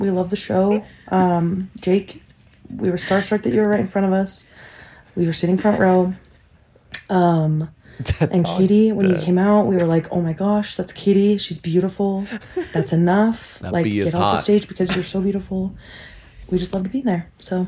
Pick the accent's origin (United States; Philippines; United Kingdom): United States; Utah; I'm from Utah.